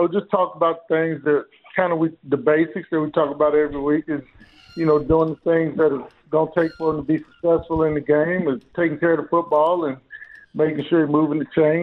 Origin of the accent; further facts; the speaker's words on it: Marshall, Texas, United States; I did grow up in Texas. I grew up in East Texas, in Marshall, Texas, and most of my family now lives in the Dallas-Fort Worth area.